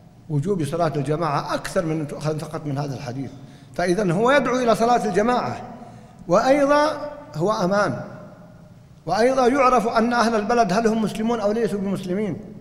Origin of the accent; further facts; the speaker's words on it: Riyadh, Riyadh Province, Saudi Arabia; أنا سأذكر لكم مسجد عندنا في الرياض الآن